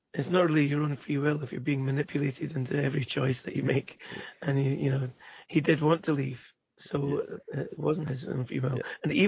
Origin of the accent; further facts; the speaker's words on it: Scotland, United Kingdom; accent: Scottish; It's, you can tell by my accent, I'm Scottish. And when I grew up in the 70s and 80s, I used to go up to the north of Scotland almost every year